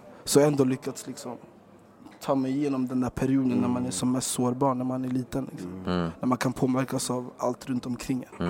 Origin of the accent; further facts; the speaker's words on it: Rågsved, Stockholm County, Sweden; Det är kul, jag är från Rågsved. Mina föräldrar är från Sierra Leone. Alla tror att jag är gambian, men jag är inte gambian.